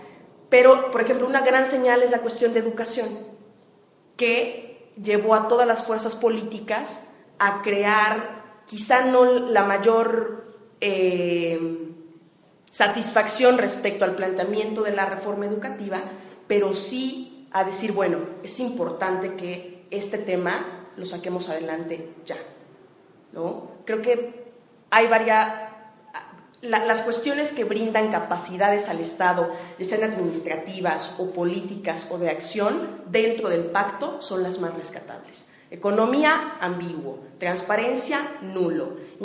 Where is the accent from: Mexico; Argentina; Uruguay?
Mexico; Guerrero; que yo soy guerrerense, que mi Estado está sucumbiendo a toda la maquinaria del Estado